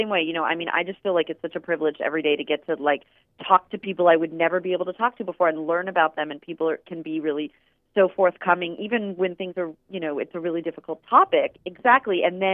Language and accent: English; Fresno, California, United States; I mean, I grew up in Fresno, and but I didn't have to stay there in my mind.